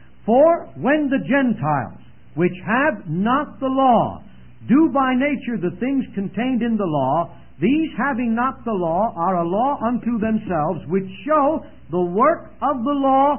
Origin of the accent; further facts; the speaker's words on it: Philadelphia, Pennsylvania, United States; Where are you from? Philadelphia area in Pennsylvania.